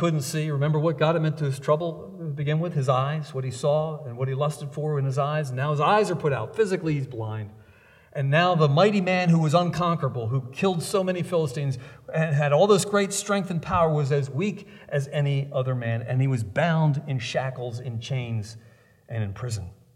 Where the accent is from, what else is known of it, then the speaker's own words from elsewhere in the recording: New Jersey, United States; When I grew up in Central Jersey back in the 70s